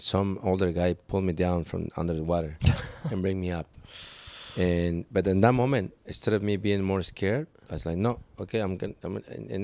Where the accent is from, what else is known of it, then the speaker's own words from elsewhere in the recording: Mexico City, Mexico; also born or lived in Acapulco; now in Puerto Escondido, Mexico; And when I got to Puerto, it was like, compared to where I came from Mexico City and Acapulco, it was just, back then, Puerto was...